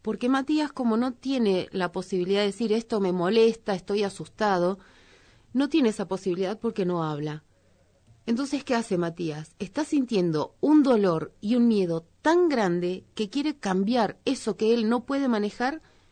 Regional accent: Bariloche, Río Negro, Argentina; Yo me crié en Bariloche esperando la fiesta de la nieve, el cumpleaños de Bariloche

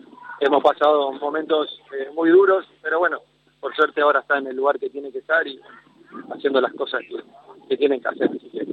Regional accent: Tablada, Buenos Aires Province, Argentina; born there; Yo nací en Tablada.

